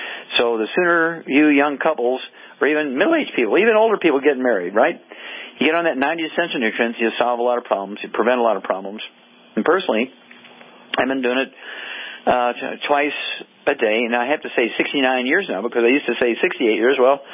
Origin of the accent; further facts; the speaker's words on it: Missouri, United States; let's go out to my home state, Missouri, and Carrie.